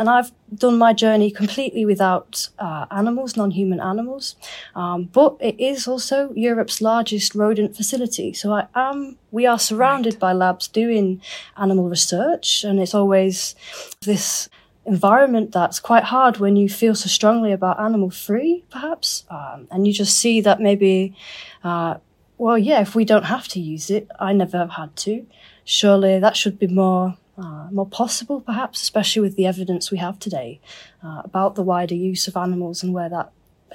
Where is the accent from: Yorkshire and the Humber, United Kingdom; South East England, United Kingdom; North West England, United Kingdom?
Yorkshire and the Humber, United Kingdom; Leeds; now in Stockholm, Sweden; I'm originally from Leeds in the UK